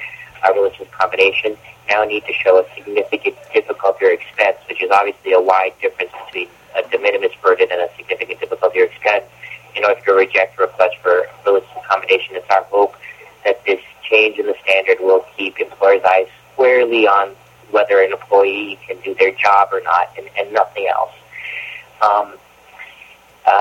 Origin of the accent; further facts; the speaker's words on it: New Jersey, United States; born and raised in New Jersey, you know, my mom was a soccer mom, played Little League baseball